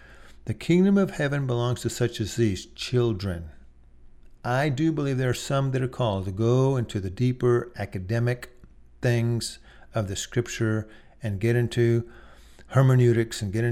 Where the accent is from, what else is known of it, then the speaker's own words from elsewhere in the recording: Austin, Texas, United States; I was born and raised in Austin, Texas. Hook 'em horns, go Longhorns, all that.